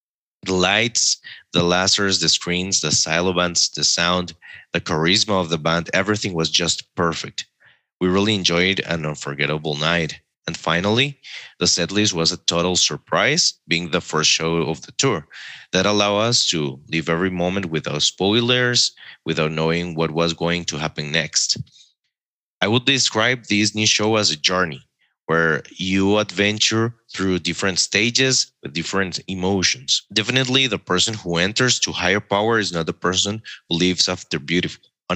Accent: Coronado, San José, Costa Rica; English is a second language; I am from Coronado, Costa Rica

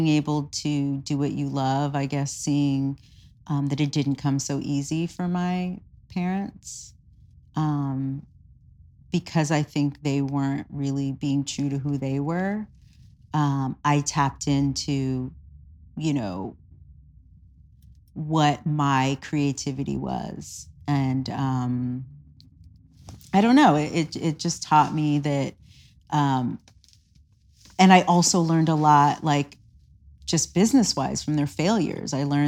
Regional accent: New York, United States; Well, I mean, I'm originally from New York, so I have a lot of family there.

